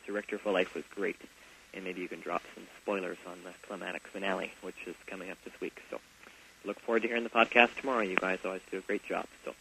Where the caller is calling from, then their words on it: Red Deer, Alberta, Canada; I'm calling from Red Deer, Alberta, Canada.